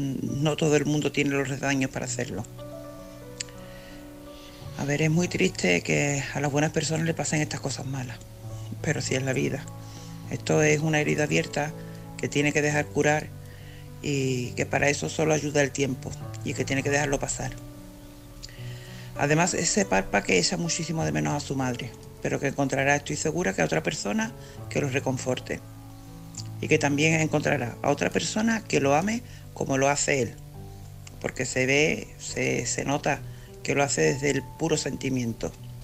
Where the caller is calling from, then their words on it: Cádiz, Andalusia, Spain; corresponsal de Cádiz.